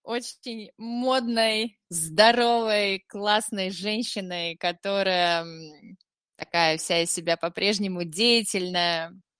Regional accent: Snezhnogorsk, Murmansk Oblast, Russia; now in Saint Petersburg, Russia; я росла в Мурманской области, в Снежногорске.

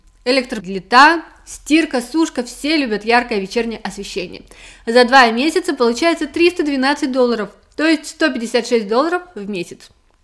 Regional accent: Australia; я из Австралии.

